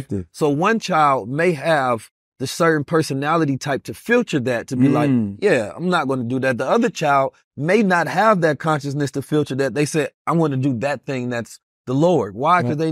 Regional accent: St. Louis, Missouri, United States; also born or lived in Oakland; St. Louis and Oakland, so I come from the streets

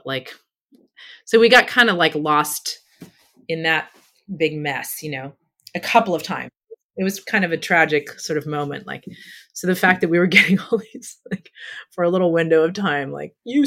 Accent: England, United Kingdom; growing up in England in like housing estates

